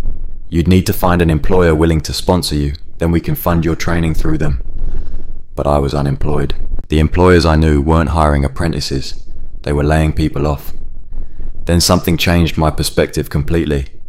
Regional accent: London, United Kingdom; Growing up on the Roundshaw estate, you learn to fix things yourself because calling someone costs us money you don't have.

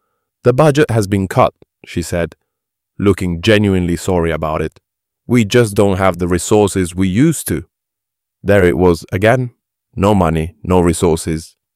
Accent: New Cross, London, United Kingdom; I grew up in New Cross hearing those stories

